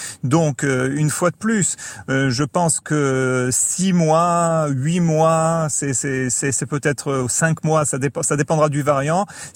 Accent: Marseille, Provence-Alpes-Côte d'Azur, France; Bien que je suis français, hein, d'origine, marseillais même.

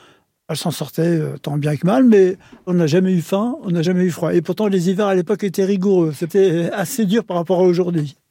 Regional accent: Clichy-sous-Bois, Île-de-France, France; born there; moi, je suis né en France. La ville où je suis né, c'est Clichy-sous-Bois. C'est où j'habite toujours, hein. Je suis issu d'un milieu ouvrier.

